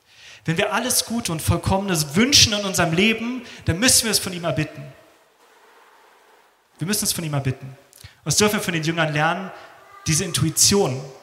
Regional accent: Germany; Ja, als Deutsche so in diesem Modus, so, wir sind Macher, wir machen das.

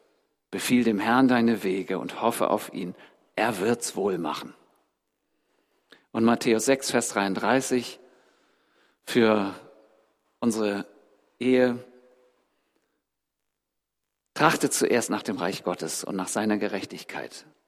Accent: Schleswig-Holstein, Germany; now in Berlin, Germany; Gott hat für eine Wohnungsfindung gesorgt, als wir hier übergesiedelt sind. Wir kommen eigentlich aus Schleswig-Holstein.

